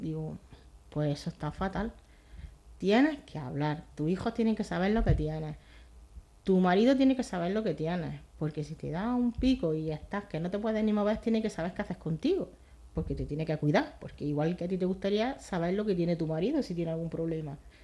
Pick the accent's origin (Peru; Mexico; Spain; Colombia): Spain; Es que somos todos españoles, pero que estamos tan lejos que igual las culturas son distintas, no sabemos.